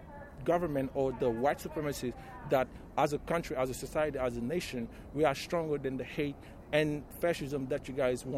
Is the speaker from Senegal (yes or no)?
yes; Senegal; I'm from Senegal and my family, my father's family actually, is very powerful, and they are fighting against the government.